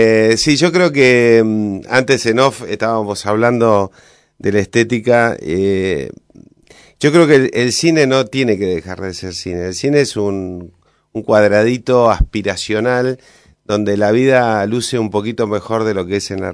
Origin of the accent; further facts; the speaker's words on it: Córdoba, Argentina; Yo arranqué en un pueblito muy chiquitito donde nací, en Córdoba, con una cámara de Super 8.